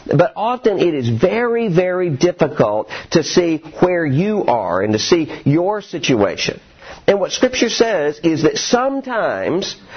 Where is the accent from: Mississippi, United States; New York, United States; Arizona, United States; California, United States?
Mississippi, United States; And so I was there in Chattanooga about 8 hours away from my hometown in South Mississippi.